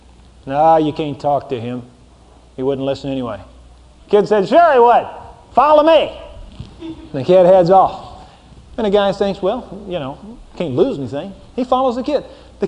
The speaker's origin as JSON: {"language": "English", "country": "Ireland", "said": "I'm an Irishman, second. I'm a child of God, first."}